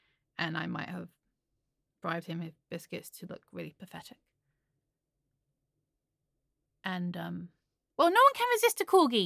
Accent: England, United Kingdom; Shit, I'm English.

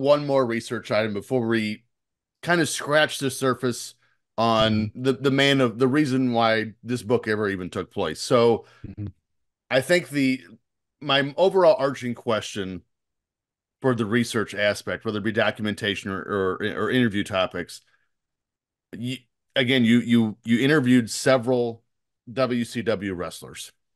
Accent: Indiana, United States; even though I'm from Northern Indiana, I'm an hour outside of Chicago

